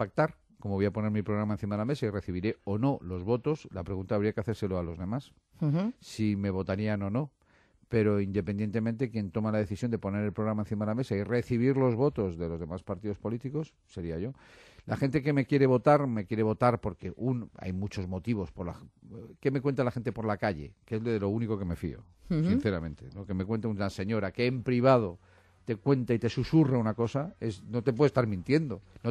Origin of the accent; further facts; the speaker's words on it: Madrid, Community of Madrid, Spain; De Madrid, a Malasaña, que es mi pueblo.